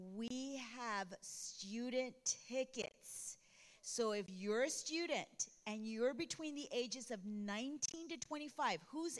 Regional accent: Texas, United States; I'm actually from Texas, just like Pastor Jennifer.

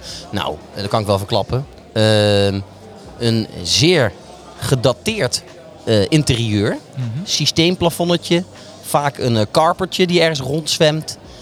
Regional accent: Velp, Gelderland, Netherlands; Ik kom natuurlijk uit Velp.

